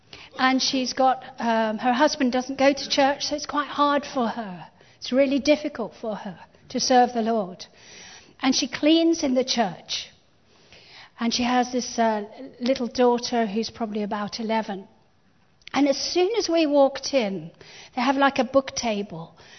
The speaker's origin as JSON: {"language": "English", "region": "England", "country": "United Kingdom", "said": "because we never travel light, we're English. And ladies never travel light."}